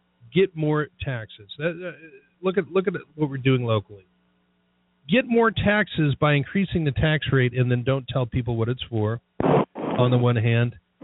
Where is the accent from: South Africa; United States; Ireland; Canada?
Ireland; I'm fortunate that I didn't go through it myself, but especially being Irish.